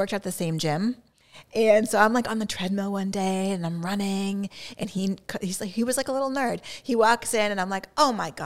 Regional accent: Framingham, Massachusetts, United States; So, so when we first met, I'm from Framingham, right?

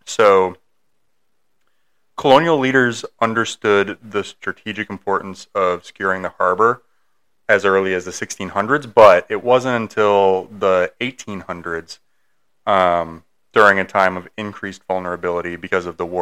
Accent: Boston, Massachusetts, United States; It's all right. We can make these jokes. We're from Boston.

